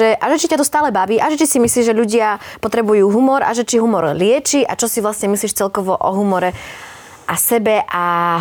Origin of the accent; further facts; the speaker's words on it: Prešov, Prešov Region, Slovakia; Z Prešova.